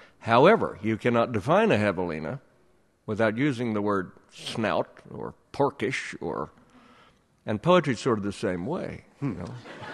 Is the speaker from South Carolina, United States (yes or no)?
no; Las Cruces, New Mexico, United States; also born or lived in Idaho / Colorado; now in Arizona, United States; I'm an interloper here to Arizona. And I moved here in 97, and I grew up in Las Cruces and lived in Idaho and Colorado.